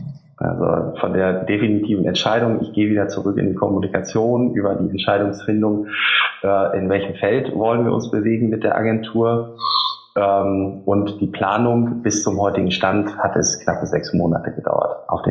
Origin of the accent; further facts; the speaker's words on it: Lower Saxony, Germany; now in Düsseldorf, Germany; Da ich ja auch nur zugezogener Düsseldorfer bin und kein echtes rheinisches Kind, ich komme ja aus dem Emsland, der eine oder andere mag es kennen, wir haben mehr Schweine und Hühner als Einwohner